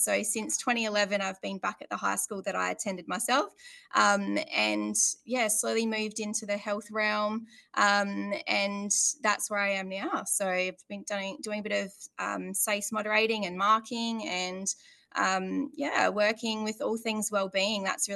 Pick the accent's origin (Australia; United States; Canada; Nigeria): Australia; Crystal Brook, South Australia; born there; So I went back to where I was born in Crystal Brook, and I went to Gladstone High School up there